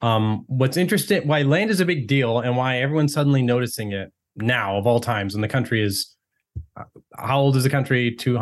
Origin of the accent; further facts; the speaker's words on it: Texas, United States; born there; I'm a Norwegian citizen as well as an American. My mom's from Norway. I was born in Texas.